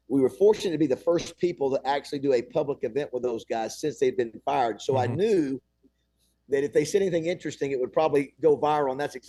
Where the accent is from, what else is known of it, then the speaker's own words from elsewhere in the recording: Florida, United States; And I, growing up in the South down in Florida, you know, I was very familiar with the Birmingham Touchdown Club